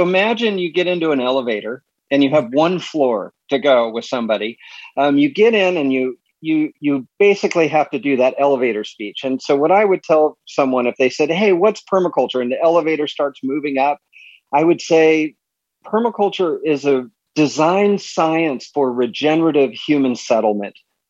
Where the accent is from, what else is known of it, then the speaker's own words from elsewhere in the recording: Pasadena, California, United States; born there; I was born in Pasadena in the mid 60s